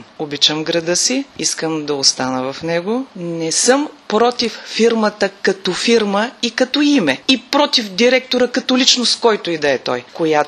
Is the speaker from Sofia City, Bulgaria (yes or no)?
no; Gorna Oryahovitsa, Veliko Tarnovo Province, Bulgaria; born there; родена съм в Горна Оряховица, живея в Горна Оряховица. Децата ми допреди 4-5 години живееха в Горна Оряховица. Сега гледам внука си в Горна Оряховица.